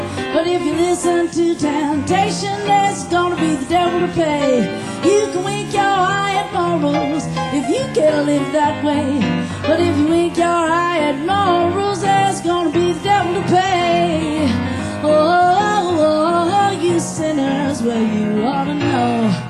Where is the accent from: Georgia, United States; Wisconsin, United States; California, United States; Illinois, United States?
California, United States; San Francisco; Of course, when I'm in my hometown of San Francisco, I include any man in the audience that might have this on their mind.